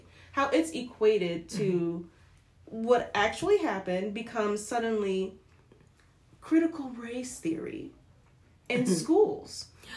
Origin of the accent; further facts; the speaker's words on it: New York, United States; I'm a New Yorker. That's something New Yorkers might want to know.